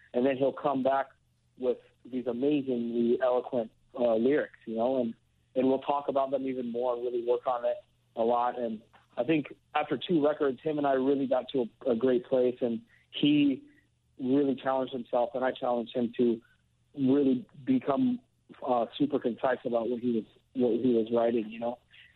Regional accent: United States; And I feel growing up in the United States, even though I don't feel 100% American, I do feel American, you know?

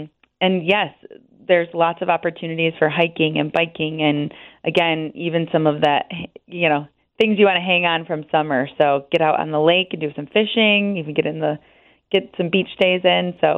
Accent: Michigan, United States; I'm born and raised in Michigan, so I knew exactly what you were talking about

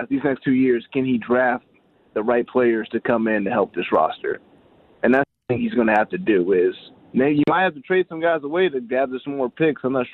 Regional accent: Virginia, United States; I grew up in Virginia, so all my friends are Commanders fans.

